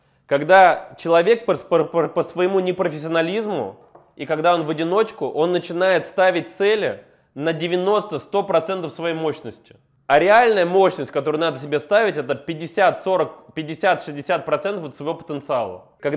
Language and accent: Russian; Cheboksary, Chuvashia, Russia; Чуваши, потому что я там родился, и, соответственно, я, когда здесь с тобой разговариваю, я говорю как человек, который вырос в Чебоксарах